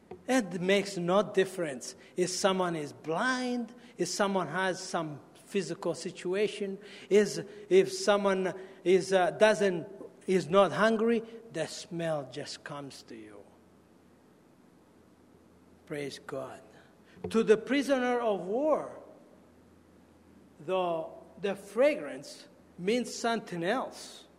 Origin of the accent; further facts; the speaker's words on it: Italy; If you grew up in a little house in which I grew up back in Italy